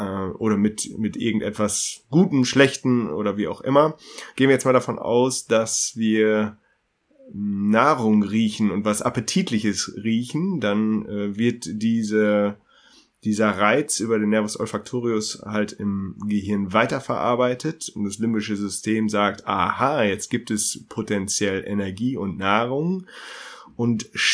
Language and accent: German; Münster, North Rhine-Westphalia, Germany; Ich war jetzt in meinem Urlaub in meiner Heimatstadt in Münster.